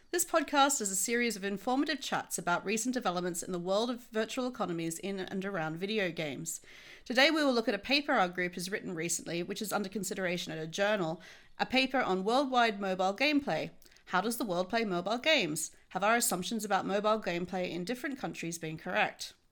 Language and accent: English; Australia; Yes, well, as an Australian, I can appreciate that as well.